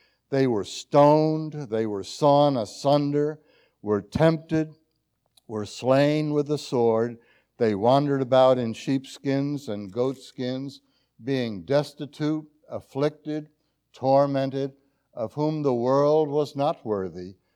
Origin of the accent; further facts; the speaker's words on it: New York, United States; I'm from New York State. Forgive me for being a Yankee, but I've never been a Yankee fan, however. But I lived in, not in Cooperstown. Cooperstown was our county seat.